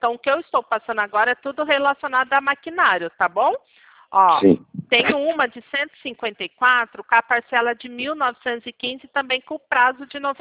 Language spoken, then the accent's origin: Portuguese; Maringá, Paraná, Brazil; Eu sou de Maringá.